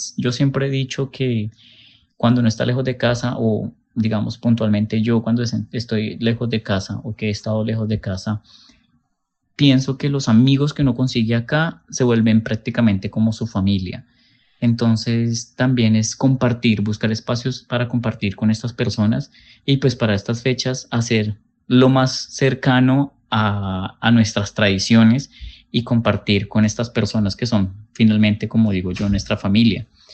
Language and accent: Spanish; Tolima, Colombia; yo soy del Tolima